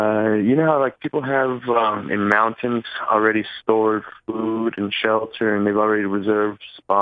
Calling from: Pennsylvania, United States; I'm calling from PA.

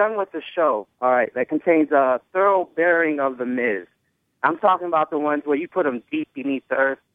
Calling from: Chicago, Illinois, United States; Hey, guys … in Chicago.

